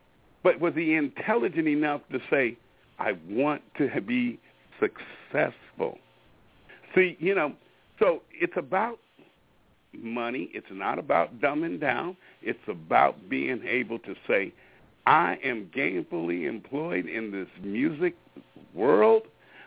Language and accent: English; Pacific Northwest, United States; You know, there are a lot of circuits that I have been to, and I come from the Pacific Northwest, and I'm just telling you, I know how the trend is going.